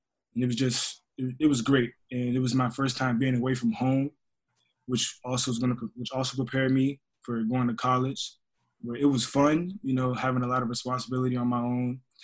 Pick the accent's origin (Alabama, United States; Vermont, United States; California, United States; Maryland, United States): Maryland, United States; just to be able to say that I'm playing for my home state is big for me too.